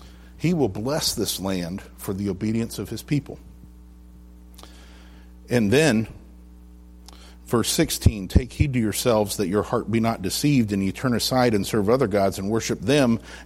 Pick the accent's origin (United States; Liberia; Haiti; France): United States; Indiana; I grew up in Indiana, and if you just drop seed on the ground, it will grow.